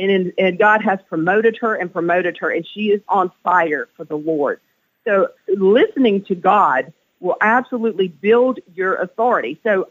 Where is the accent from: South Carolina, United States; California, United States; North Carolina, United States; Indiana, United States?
North Carolina, United States; Wingate; I grew up in Wingate, North Carolina, so I was driving back